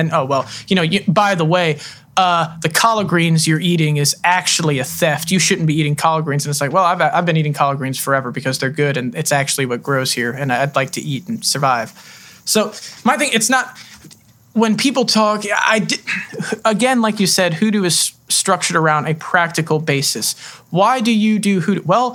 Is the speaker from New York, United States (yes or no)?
no; Florida, United States; I mean, I'm a Southerner. I'm Florida born, raised.